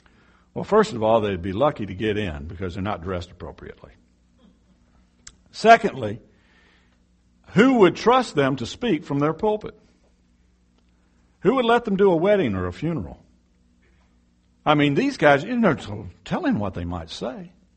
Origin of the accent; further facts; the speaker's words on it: Texas, United States; I have more in common as a Texan with a guy from the Ukraine who's a Christian than I do from another Texan who doesn't know Jesus.